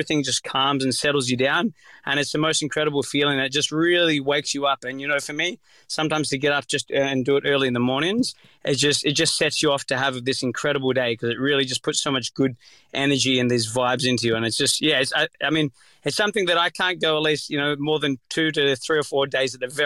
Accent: Sydney, New South Wales, Australia; I'm from Sydney, Northern Beaches, so I'm used to just jumping in the water in my shorts up there.

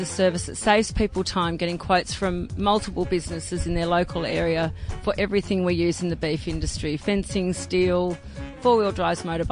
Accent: Iffley Station, Queensland, Australia; I'm from Iffley Station.

